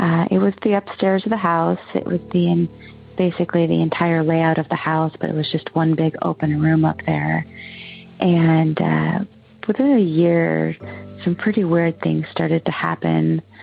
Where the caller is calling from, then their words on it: Oregon, United States; I'm calling from Oregon.